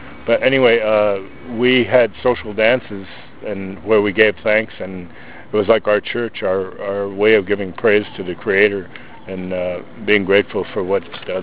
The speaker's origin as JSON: {"language": "English", "country": "Canada", "tie": "born there", "said": "It doesn't matter that I was born in Canada, I'm still a native North American"}